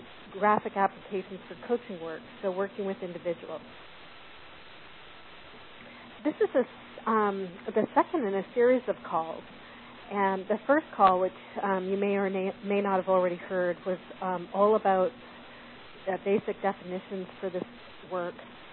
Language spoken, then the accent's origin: English; Victoria, British Columbia, Canada; I'm from Victoria, British Columbia, more or less grew up here